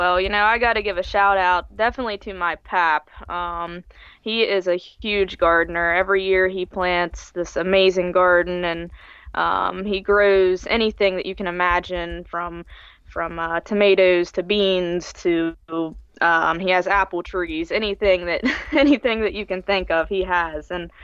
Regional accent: Waynesboro, Pennsylvania, United States; So yeah, I was born in Waynesboro, and that's basically where I've stayed.

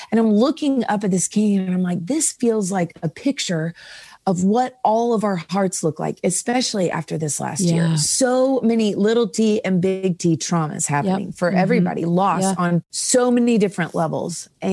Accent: Nashville, Tennessee, United States; Born and raised in Nashville.

